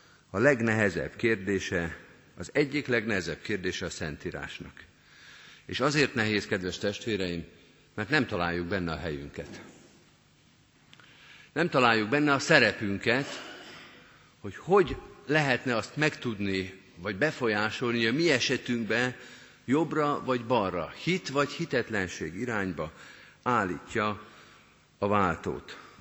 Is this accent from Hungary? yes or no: yes; Budapest, Hungary; Én Pesten nőttem föl, és emlékszem a régi villamosokra.